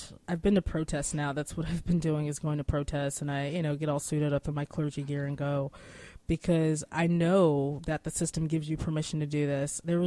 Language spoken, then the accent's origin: English; Outer Banks, North Carolina, United States; I was back home. I'm from the Outer Banks of North Carolina.